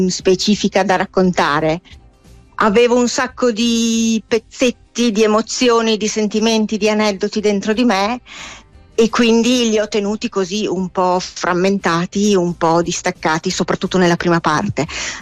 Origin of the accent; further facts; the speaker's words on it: Trento, Trentino-Alto Adige, Italy; ci sono altre generazioni di villeggianti provenienti da posti molto più lontani che Trento, da dove vengo io